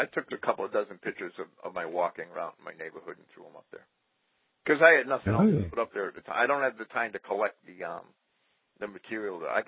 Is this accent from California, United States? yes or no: no; Jersey City, New Jersey, United States; But not actually where I grew up in Jersey City, there's a lot of old Dutch names.